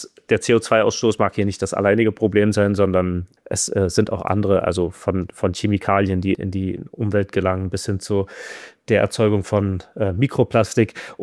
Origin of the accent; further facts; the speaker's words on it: Berlin, Germany; born there; bin geborener Berliner, ist ja auch nicht mehr so häufig.